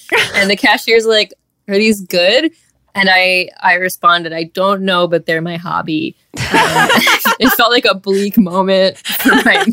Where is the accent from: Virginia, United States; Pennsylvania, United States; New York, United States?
New York, United States; also born or lived in Connecticut; Tess, I'm from New York too, so.